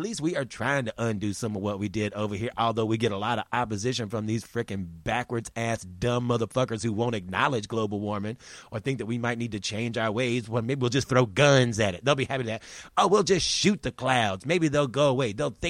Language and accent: English; East Coast, United States; I come from that side of the world. I grew up over there on the East Coast where the hurricanes happen. Over here in the West Coast, we get the earthquakes.